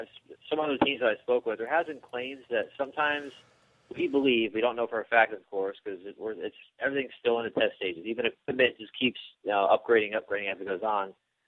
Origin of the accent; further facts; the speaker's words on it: New Jersey, United States; I'm from Jersey. I should know it.